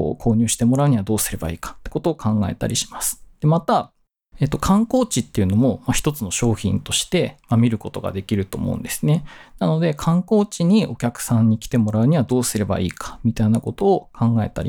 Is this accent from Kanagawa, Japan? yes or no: no; Hakodate, Hokkaido, Japan; 私は出身地がですね、北海道の函館市というところです。